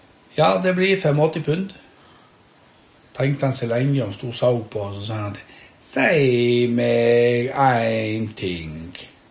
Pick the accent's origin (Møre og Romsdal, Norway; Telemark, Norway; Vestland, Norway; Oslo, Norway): Oslo, Norway; Ja, jeg kom fra Oslo.